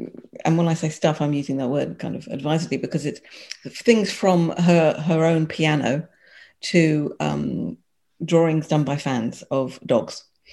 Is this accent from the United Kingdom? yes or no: yes; England, United Kingdom; So we're probably about the same age-ish, and we grew up in England